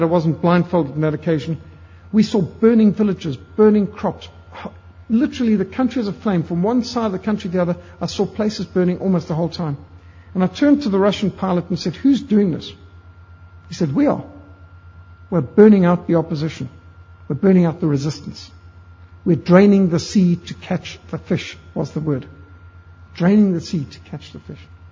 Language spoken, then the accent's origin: English; South Africa; born there; Even though I'm South African born, my father did fight in the 8th Army, and I do have the privilege of British passport too.